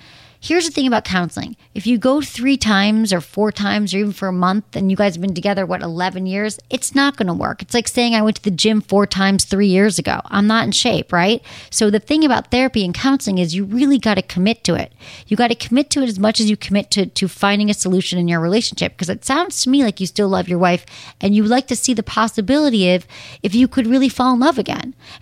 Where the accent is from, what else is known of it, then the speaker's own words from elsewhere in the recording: Michigan, United States; this is from Lance, 32 in Michigan, my home state.